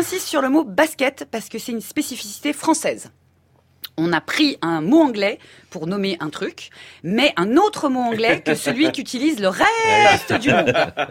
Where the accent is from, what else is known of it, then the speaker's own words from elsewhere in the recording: France; nous, on est français.